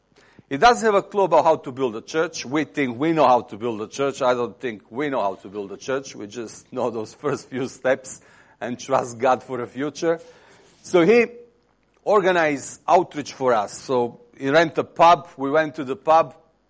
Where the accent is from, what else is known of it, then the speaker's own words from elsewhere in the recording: England, United Kingdom; now in Serbia; I came from England in Serbia 10 years ago